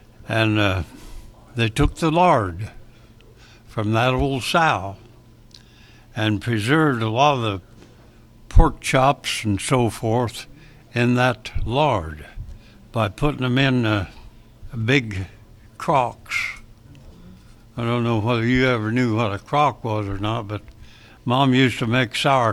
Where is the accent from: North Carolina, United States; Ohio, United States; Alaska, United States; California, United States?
Ohio, United States; Mount Victory; I was born and raised in Mount Victory, and I've lived in Mount Victory ever since, except for the time I was in the service.